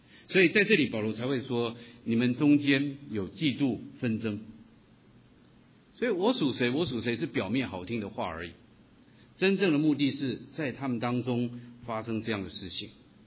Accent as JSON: {"language": "Chinese", "country": "Taiwan", "said": "特别是我自己从台湾来的"}